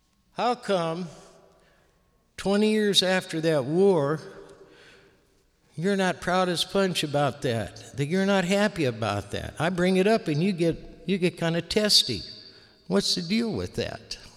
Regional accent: Iowa, United States; I was born and raised in Iowa, that kind of thing.

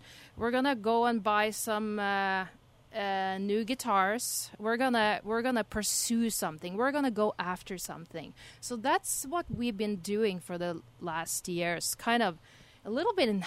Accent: Norway; English is a second language; I'm from Norway.

